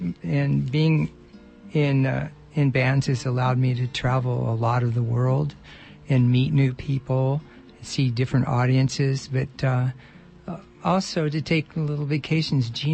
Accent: Sacramento, California, United States; also born or lived in Oakland; I was born in Oakland, California, and my dad was a musician, and I lived in a bunch of little towns because he played clubs, and then we settled pretty early on in my life in Sacramento

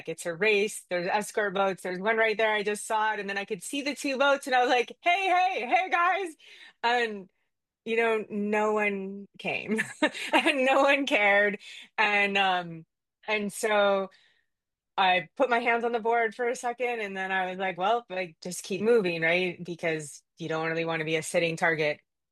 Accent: Canada; born there; I was born in Canada in what I thought was a landlocked place

